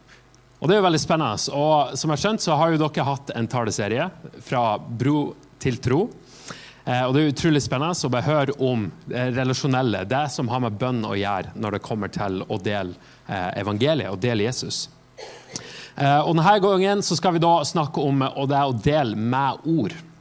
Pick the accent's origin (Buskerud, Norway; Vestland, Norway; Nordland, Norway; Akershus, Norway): Nordland, Norway; Lovund; Jeg vokste opp i Nordland, på Helgeland, og vokste opp på noen forskjellige øyer der oppe. Så på en øye som vokste opp på heter Lovund, i Lurøy kommune, så det veldig fint.